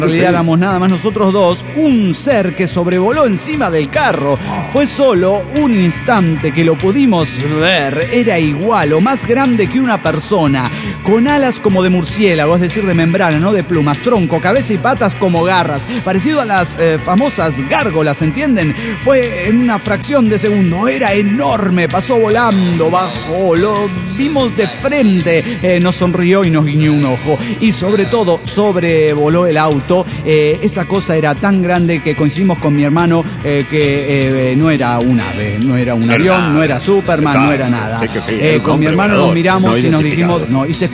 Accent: Perote, Veracruz, Mexico; Estando en mi pueblo natal, Perote, Veracruz

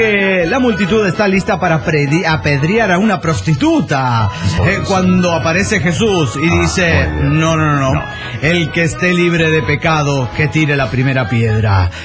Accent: Toluca, State of Mexico, Mexico; hola, ¿qué tal, amigo? … de Toluca.

